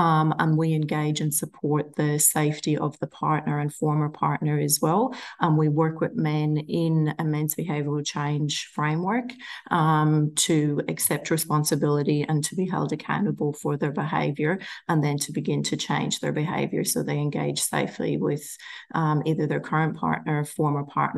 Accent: Ireland; moved away as an adult; now in Australia; I'm originally an Irish person from the northeast coast of Ireland, a tiny little rural town along the seaside. Came to Australia when I was in my late 20s and have been here since.

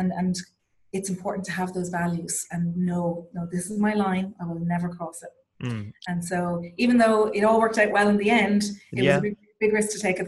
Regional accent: Ireland; moved away; I'm Irish, had no intentions of moving back to Ireland. Actually was moving to London, believe it or not.

